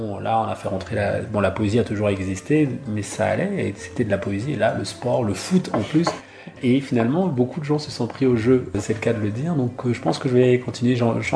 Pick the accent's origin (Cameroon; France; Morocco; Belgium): Cameroon; French is a second language; important de rappeler que je suis camerounais parce que je pense écrire le français dans ma langue maternelle